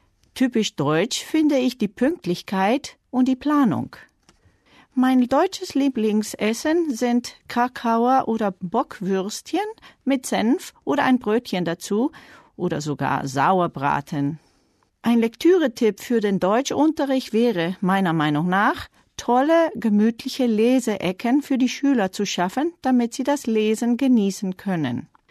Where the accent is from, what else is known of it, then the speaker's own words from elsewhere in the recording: Guatemala City, Guatemala Department, Guatemala; ich komme aus der Hauptstadt Guatemala in Zentralamerika. Ich bin im Jahr 1967 geboren und ich habe an einer deutschen Schule im Ausland, nämlich Guatemala, mein deutsches Abitur absolviert. Danach habe ich in Deutschland eine Weiterbildung gemacht